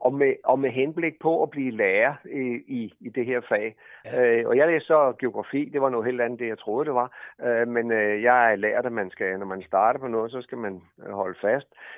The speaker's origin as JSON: {"language": "Danish", "town": "Roskilde", "region": "Zealand", "country": "Denmark", "tie": "born or raised there", "said": "Jeg har altid boet i Roskilde. Jeg bliver 72 år til sommer"}